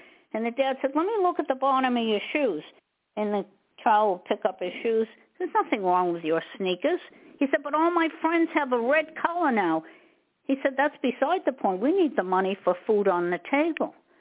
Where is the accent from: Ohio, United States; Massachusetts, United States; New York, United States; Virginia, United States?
Massachusetts, United States; Now, I originally came from Massachusetts. Maybe you could tell from my accent.